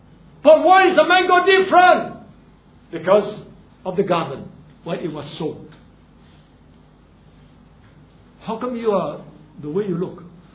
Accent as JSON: {"language": "English", "country": "Singapore", "said": "It's just that I am born here. I'm a Singaporean. I'm a Chinese."}